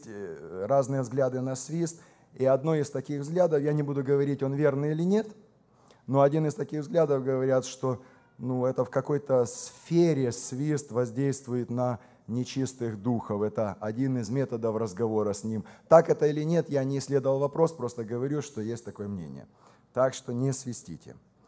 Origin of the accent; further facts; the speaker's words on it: Tennessee, United States; Мы из Теннесси, и там знают, что это такое.